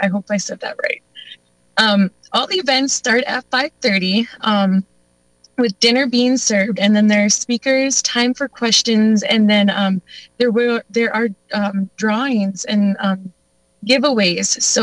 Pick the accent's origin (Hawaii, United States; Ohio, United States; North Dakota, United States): North Dakota, United States; I am Black Bear Clan, and I am an Anishinaabe from the Turtle Mountain Pembina Band of Chippewa.